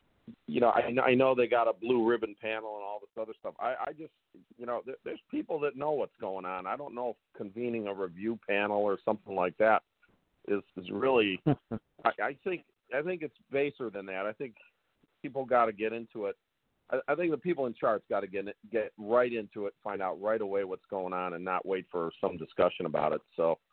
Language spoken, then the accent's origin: English; Cleveland, Ohio, United States; No, I grew up in Cleveland.